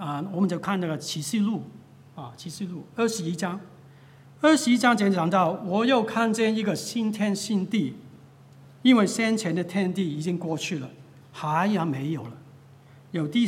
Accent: Hong Kong; 当然是香港是我的家乡，我非常喜欢

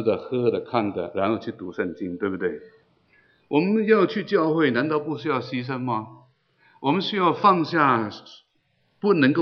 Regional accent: China; 我们中国人叫做改朝换代，对吗？

